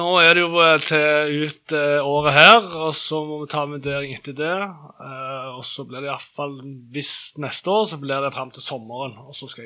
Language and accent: Norwegian; Sandnes, Rogaland, Norway; jeg kommer fra Sandnes, 25 år